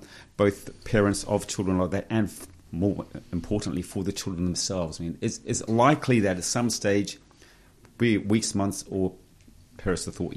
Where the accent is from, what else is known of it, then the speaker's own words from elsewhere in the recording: England, United Kingdom; growing up in England in the 50s, I was bullied at school.